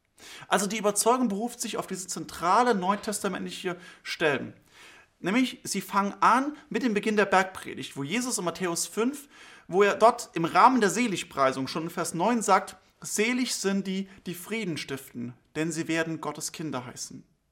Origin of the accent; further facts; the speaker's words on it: Germany; dass wir in Deutschland, wo ich herkomme